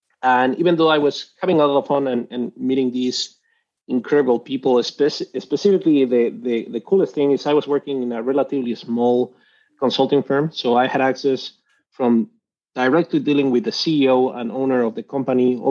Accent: Mexico City, Mexico; I'm originally from Mexico City. I studied industrial engineering in Mexico City as well

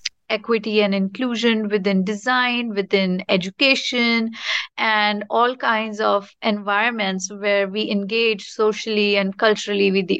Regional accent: New Delhi, Delhi, India; I was born and raised originally in New Delhi, India.

